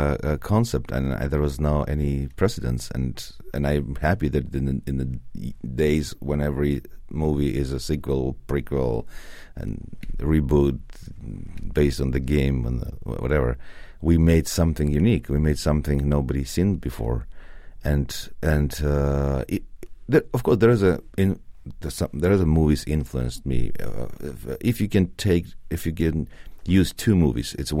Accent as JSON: {"language": "English", "country": "Russia", "said": "So I'm from Soviet Union, yeah, as you said. And I live here for 7 years and have friends and businesses."}